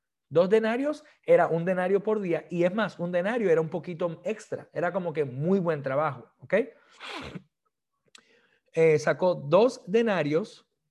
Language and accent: Spanish; Puerto Rico; Yo soy boricua, para que tú lo sepas.